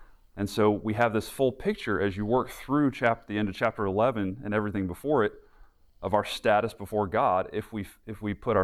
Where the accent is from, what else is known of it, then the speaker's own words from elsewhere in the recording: St. Louis, Missouri, United States; also born or lived in Chicago; I was born in Chicago, and then, you know, grew up mostly in St. Louis, and then came down south to Birmingham for undergrad